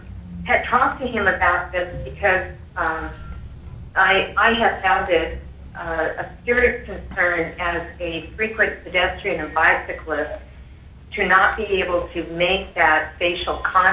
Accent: Anchorage, Alaska, United States; I'm from Anchorage, Alaska, and I'm representing myself.

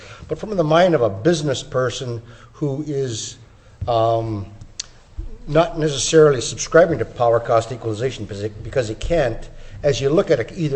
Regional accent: Golovin, Alaska, United States; I come from Golovin and a small business owner out there.

